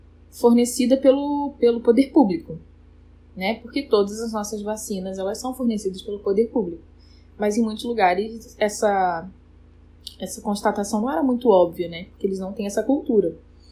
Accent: Brazil; porque eu sou brasileira e estou aqui

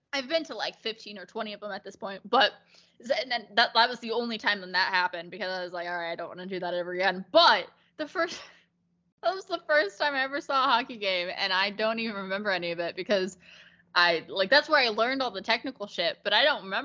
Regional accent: Las Vegas, Nevada, United States; I'm a VGK fan. I'm from Vegas.

